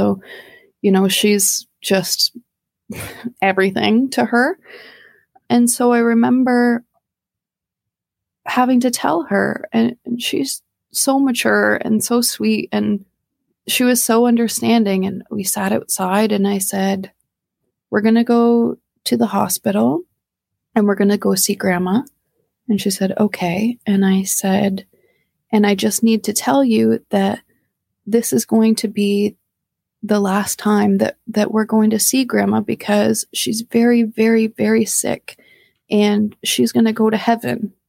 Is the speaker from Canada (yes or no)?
yes; Canada; we're Canadian.